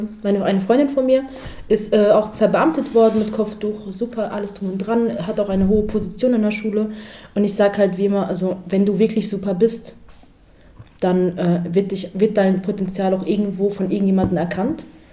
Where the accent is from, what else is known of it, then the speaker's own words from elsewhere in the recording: Bavaria, Germany; born there; ich bin gebürtig aus Bayern und immer wenn ich wieder dahin zurückkomme